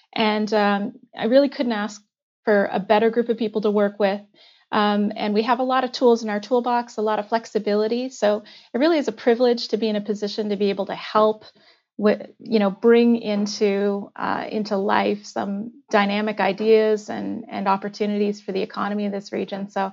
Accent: Fredericton, New Brunswick, Canada; So I'm originally from New Brunswick, born and raised in Fredericton, and I went to university here as well.

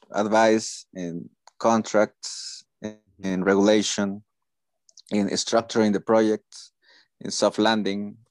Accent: Veracruz, Mexico; born there; English is a second language; And that they do something in Mexico is also it's my country. I was born in Veracruz.

